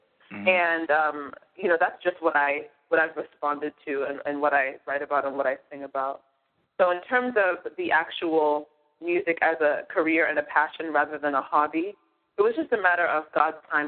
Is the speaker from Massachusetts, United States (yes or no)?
yes; Boston, Massachusetts, United States; Well, as I mentioned, I was born and raised in Boston. I am Nigerian-blooded. So you'll hear a lot of that influence in my music. I'm first-generation Nigerian-American